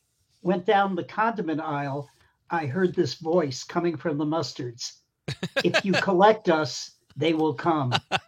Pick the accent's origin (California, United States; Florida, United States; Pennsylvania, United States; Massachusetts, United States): Massachusetts, United States; Worcester; I'm from Worcester.